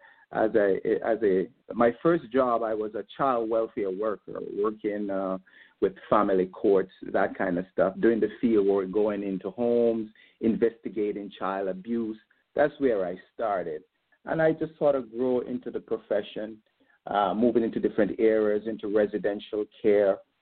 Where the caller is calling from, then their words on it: Poughkeepsie, New York, United States; I'm coming from Hudson Valley, Poughkeepsie, a little place called Poughkeepsie, New York, in the Hudson Valley. That's where I am.